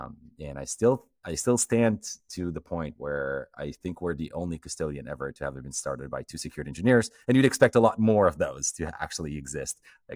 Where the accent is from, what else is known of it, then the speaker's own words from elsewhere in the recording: Portugal; also born or lived in United States; I was born in the US, but I grew up in Portugal.